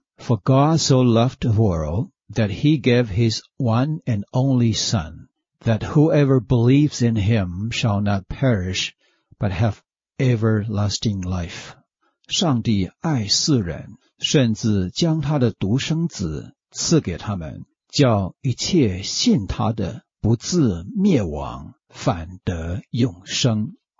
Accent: China; 希腊人对于爱的分别比我们中国人精确得多。

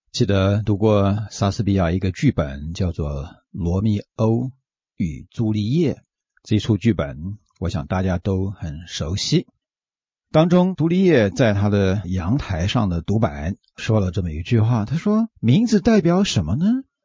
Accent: China; 我们中国人晚辈对长辈呢不可直呼其名，我们写信回家呢连他的名字都不写在信封上了

